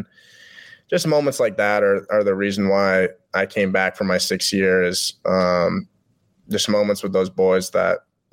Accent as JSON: {"language": "English", "town": "Ames", "region": "Iowa", "country": "United States", "said": "I know they're going to be talking a lot of shit, of course, to me, because I'm from Ames."}